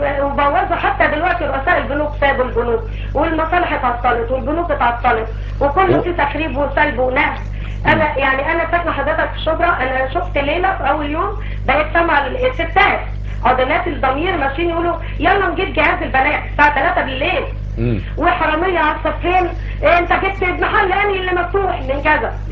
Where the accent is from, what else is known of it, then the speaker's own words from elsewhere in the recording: Port Said, Port Said Governorate, Egypt; انا على فكره من بورسعيد،